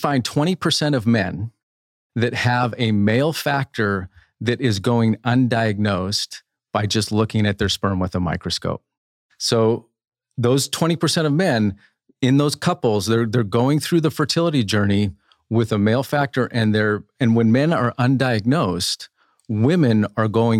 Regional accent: Spokane, Washington, United States; I grew up in Spokane, Washington, so a smaller, you know, metropolitan area.

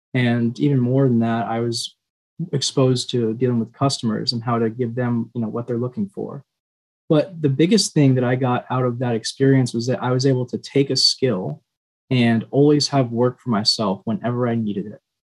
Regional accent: Maine, United States; I'm from Maine, and so I do a ton of hiking.

